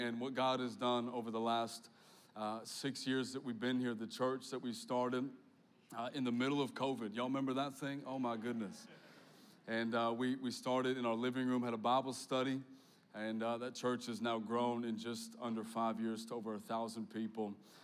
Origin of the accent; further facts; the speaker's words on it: Perth, Western Australia, Australia; I do come from Perth. I was born in Australia, so I'm one of y'all. G'day, come on. But you're like, you don't sound like me. I am American and Australian, half Hispanic.